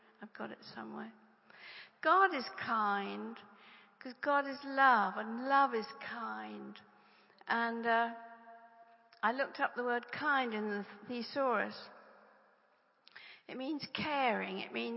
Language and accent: English; England, United Kingdom; Rod's American and I'm English, and we're in a marriage covenant of England and America.